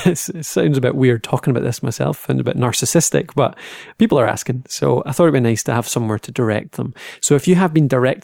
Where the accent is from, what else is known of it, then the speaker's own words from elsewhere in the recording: Dumfries, Scotland, United Kingdom; now in Dundee, United Kingdom; I'm from Scotland, so originally Dumfries in Scotland, so that's southwest of Scotland down the bottom corner. These days I'm in Dundee.